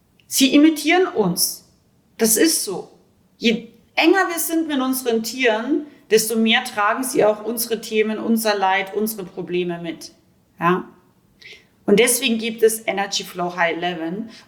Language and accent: German; Rauris, Salzburg, Austria; Ich komme aus Österreich, ich bin aus dem Pinzgau. Ich komme aus dem wildesten Alpen Dorf ungefähr, Rauris, genannt das Tal der Gesetzlosen